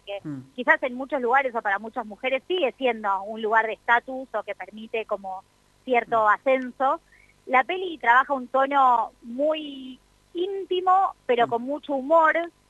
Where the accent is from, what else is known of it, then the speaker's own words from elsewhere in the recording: Valle Viejo, Catamarca, Argentina; also born or lived in Buenos Aires; Yo nací en Buenos Aires, pero viví en Catamarca durante toda mi infancia y mi adolescencia. Mi familia todavía vive ahí. Y nosotros vivíamos en Valle Viejo, que es muy cerquita de la capital.